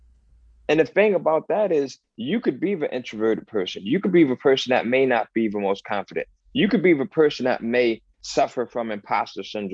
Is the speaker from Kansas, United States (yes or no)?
no; Bridgeport, Connecticut, United States; the most dangerous environment when I was growing up in Bridgeport was being on my side of town.